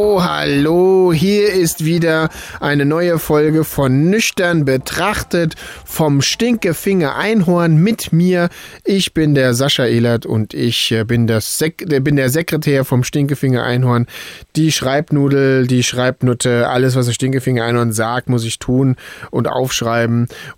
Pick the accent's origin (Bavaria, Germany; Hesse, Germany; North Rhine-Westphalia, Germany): Hesse, Germany; Wiesbaden; Ansonsten kann ich kein Bayerisch. Ich bin ja aus Hessen, ich bin ja Wiesbadener.